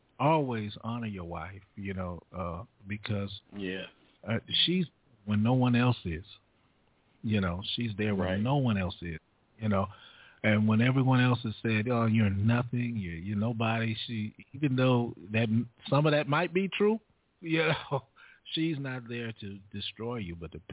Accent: Beaumont, Texas, United States; moved away; also born or lived in California; I'm originally from Beaumont, Texas. I was born in Beaumont, Texas, raised part of my life in Texas. We migrated to California in the year of 1970.

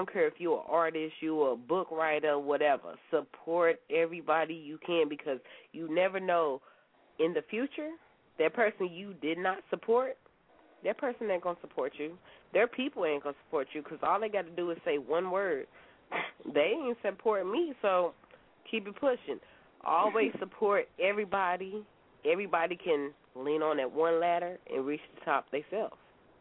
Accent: St. Louis, Missouri, United States; I'm from St. Louis out here. That's that Midwest to the East Coast.

